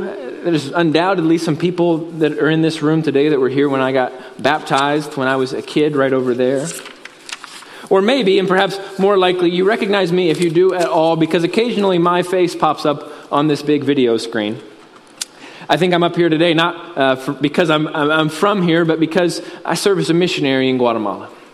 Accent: United States; I grew up here in Shelby County, and if you give me 2 minutes to talk about who I am and what I do, and then we'll go ahead and get into the message. But I grew up actually right back here in this subdivision.

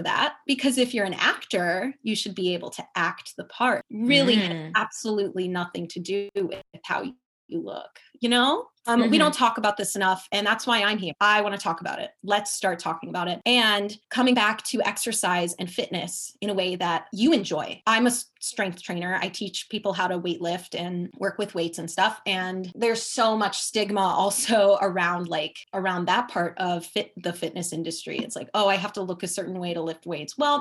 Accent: Chicago, Illinois, United States; 25 years young. I'm from Chicago, born and raised in the city. If you're from the suburbs, you know how I feel about you.

